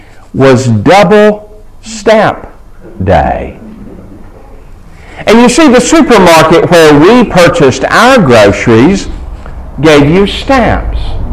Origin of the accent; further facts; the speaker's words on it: United States; The first time I came across the word redemption was when I was a little boy growing up in America, going to the supermarket with my mother.